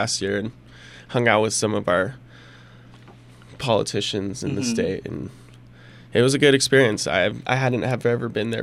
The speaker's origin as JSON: {"language": "English", "town": "Kimberly", "region": "Idaho", "country": "United States", "tie": "born or raised there", "said": "So I am from Kimberly, Idaho. Mm-hmm. That is, it's located by Twin Falls. It's about 100 miles away from Pocatello, something right around there."}